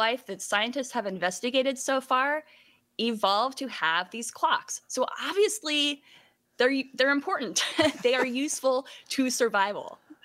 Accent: Seattle, Washington, United States; But I'd moved back to Seattle and I had visited this locker room of the Seattle Mariners, my hometown baseball team

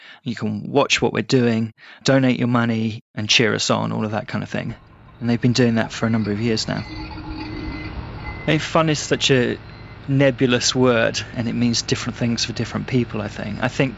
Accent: United Kingdom; I am a British journalist.

